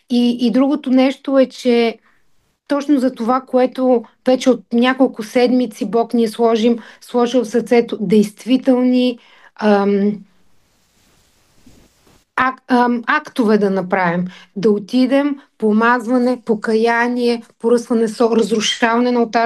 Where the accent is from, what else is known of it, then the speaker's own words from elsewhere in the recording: Pleven, Pleven Province, Bulgaria; Аз съм от Плевен, аз постоянно пътувам по този маршрут, оттам минаваме за София.